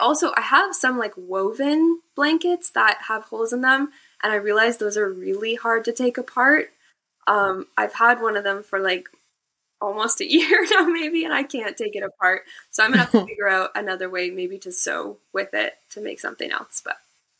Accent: Ontario, Canada; now in Halifax, Canada; I'm originally from Ontario. Which we call Unterrible now.

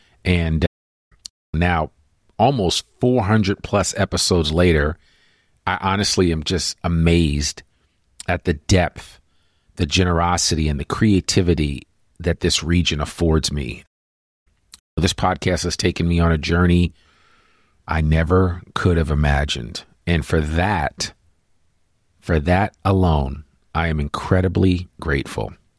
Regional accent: Northeast, United States; Growing up in the Northeast, I can remember coming home from school and it always was super crisp in the air.

